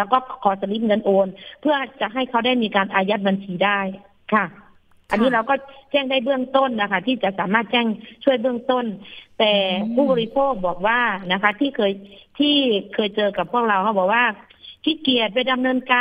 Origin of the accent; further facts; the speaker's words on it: Roi Et, Thailand; ร้อยเอ็ดที่เราทำได้เพราะว่าเราเป็นคนร้อยเอ็ด